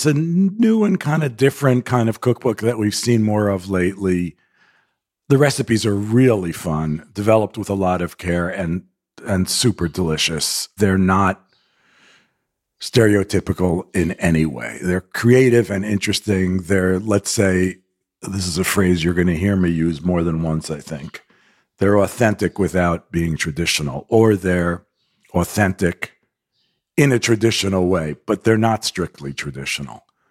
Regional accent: United States; I mean, I'm a Korean American, I'm an American. Kind of genre of like, I grew up here.

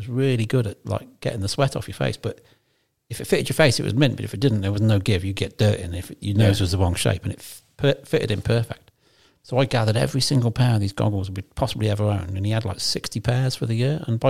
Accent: San Diego, California, United States; born there; like I was born in San Diego, and they'd give me all the sample stuff.

